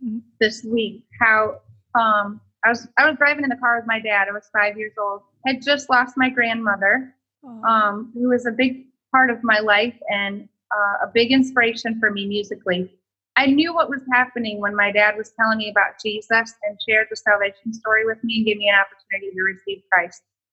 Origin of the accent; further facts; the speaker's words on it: Michigan, United States; now in Thompson Station, United States; I grew up in Michigan, Southwest Michigan, on a small farm, and really, I'm a farm girl at heart